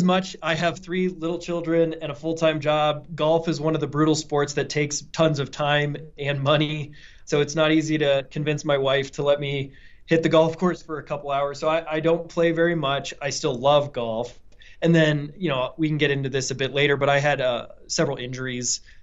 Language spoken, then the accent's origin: English; Highlands Ranch, Colorado, United States; So I was born in Colorado. I'm from Highlands Ranch, Colorado. I was born and raised here.